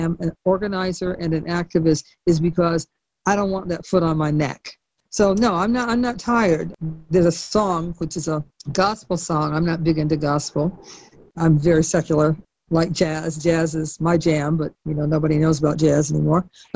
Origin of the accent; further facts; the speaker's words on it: Cleveland, Ohio, United States; And I grew up in Cleveland, Ohio, and CORE was a national organization.